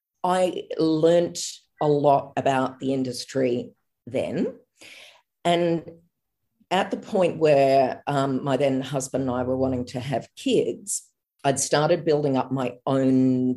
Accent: Perth, Western Australia, Australia; I grew up in Perth and did work experience in a jewellery workshop.

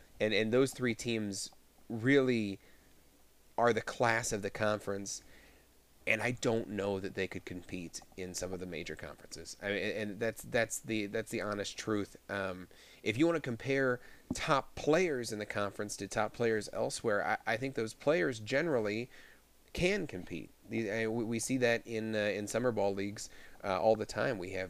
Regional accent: Ohio, United States; for those of us like me who were growing up in Northeast Ohio at the time.

